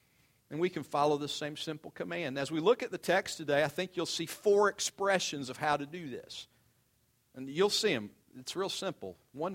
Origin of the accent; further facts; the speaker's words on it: Virginia, United States; I'm from Virginia, and I grew up being a Hokie fan, Virginia Tech fan. But then I moved down here and sent all three of my children to ECU.